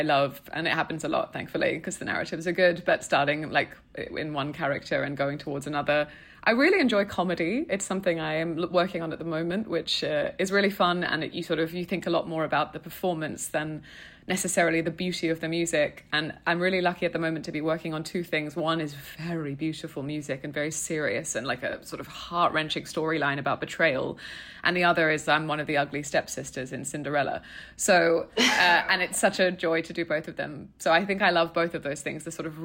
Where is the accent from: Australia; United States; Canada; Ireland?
Australia; I am an Australian mezzo-soprano, but for the last 2 years was living in Zurich.